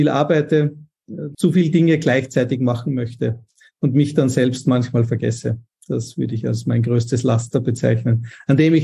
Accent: Austria; now in Switzerland; Also als Österreicher, der nicht in Österreich lebt, natürlich ein Wiener Schnitzel. Und das ist in der Schweiz sehr schwierig zu bekommen.

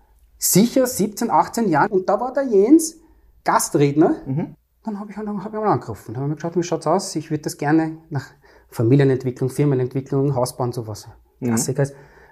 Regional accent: Vienna, Austria; Ich komme aus Wien, aus dem 3. und 11. Wiener Gemeindebezirk

